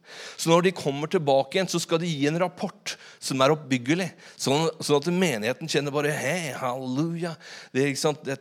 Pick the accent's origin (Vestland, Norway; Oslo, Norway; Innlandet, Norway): Innlandet, Norway; jeg vokste opp på Hadeland og når jeg var guttunge så pratet vi veldig bredt på Hadeland vi hadde en sånn dialekt som dette og når vi skulle sa ikke så sa vi itte